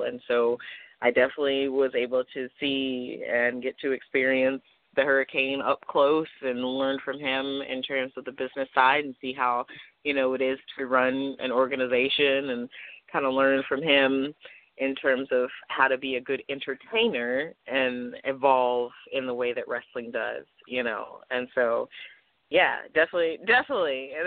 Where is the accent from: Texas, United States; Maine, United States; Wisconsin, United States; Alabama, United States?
Texas, United States; Houston; I am from Houston originally, and I actually still have family in Texas